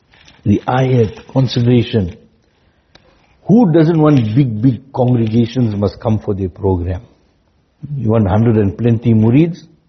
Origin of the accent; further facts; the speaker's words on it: South Africa; Now you think, oh, this fellow knows I'm from South Africa.